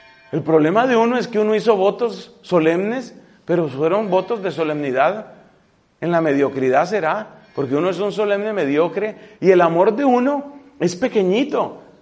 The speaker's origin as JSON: {"language": "Spanish", "country": "Colombia", "said": "precisamente en mi país, en Colombia, Cartagena de Indias"}